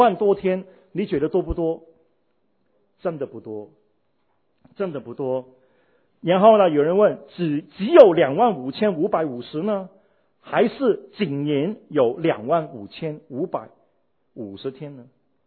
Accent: Hong Kong; 因为我是在香港出生，她发给我呢就是说60年代的香港，我在香港嘛

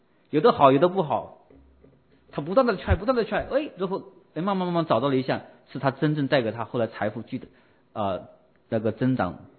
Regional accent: Hunan, China; Chinese is a second language; 我是湖南人，讲话又快，吞字啊，吞音

